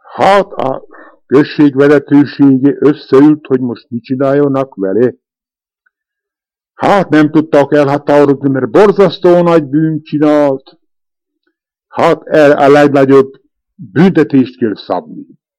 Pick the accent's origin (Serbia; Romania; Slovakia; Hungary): Slovakia; Jablonca, Košice Region; Jablonzán születtem, 1908. május 24-én. Azóta Jablonzán is lakom.